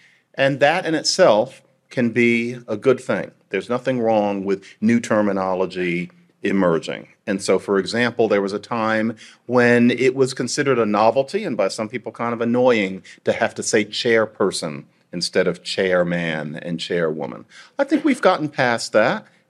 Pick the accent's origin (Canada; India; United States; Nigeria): Nigeria; I'm from Nigeria